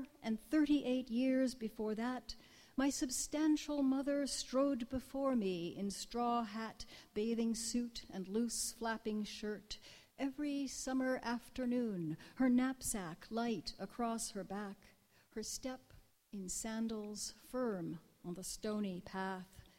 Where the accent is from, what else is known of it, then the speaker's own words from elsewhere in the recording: France; I grew up partly in France